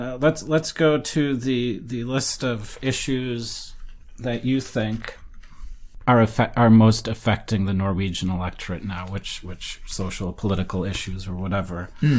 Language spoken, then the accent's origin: English; United States; I'm an American.